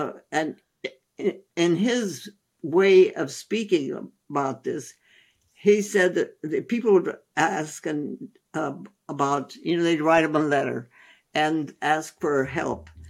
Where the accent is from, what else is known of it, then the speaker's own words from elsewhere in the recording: India; We grew up in India. We understand.